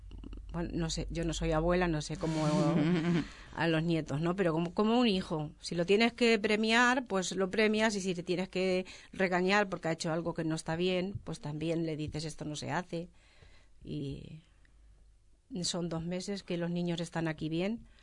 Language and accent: Spanish; Ciudad Real, Castilla-La Mancha, Spain; yo soy de Ciudad Real